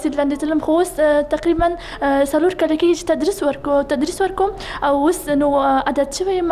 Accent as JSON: {"language": "Pashto", "region": "Kabul", "country": "Afghanistan", "said": "زه د کابل اوسیدونکې یم."}